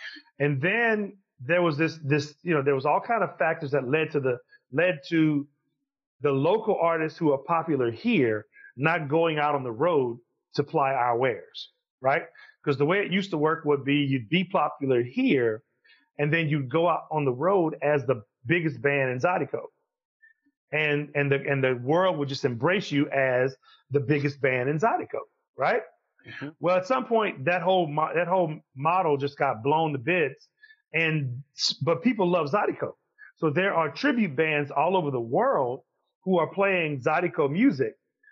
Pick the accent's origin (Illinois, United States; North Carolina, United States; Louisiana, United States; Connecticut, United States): Louisiana, United States; I come from Louisiana music is Louisiana Creole music is what my family plays, right?